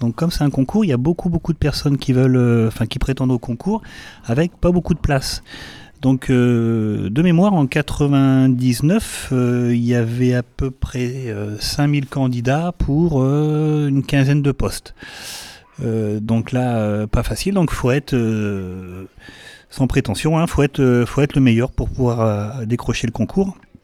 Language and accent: French; Vendôme, Centre-Val de Loire, France; born there; Je suis né à Vendôme et puis j'ai fait ma carrière de pompier à Vendôme. Donc j'ai été formé dans le Loir-et-Cher, à Blois